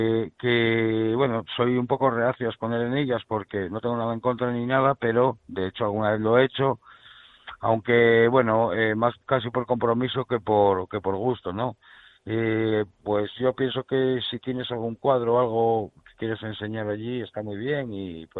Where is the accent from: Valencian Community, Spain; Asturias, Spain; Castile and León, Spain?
Asturias, Spain; Oviedo; a pesar de sentirme bastante profeta en mi tierra aquí en Oviedo